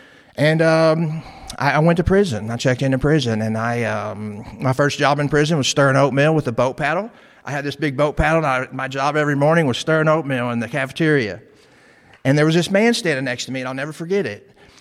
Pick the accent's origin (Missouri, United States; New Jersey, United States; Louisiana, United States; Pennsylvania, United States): Missouri, United States; Joplin; When I was homeless in my hometown, right at that same time, I would walk through parking lots in my hometown of Joplin, Missouri. I would walk through parking lots. Now, this is where I went to high school at.